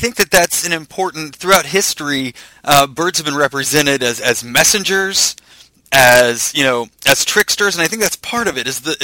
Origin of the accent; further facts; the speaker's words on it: Ohio, United States; Like, I'm from Ohio. We have robins all the time.